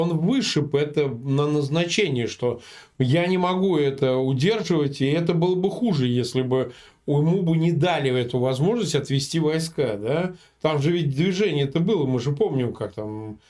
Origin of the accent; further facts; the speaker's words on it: Samara, Samara Oblast, Russia; Сам я родом из Самары, родился я в Куйбышеве.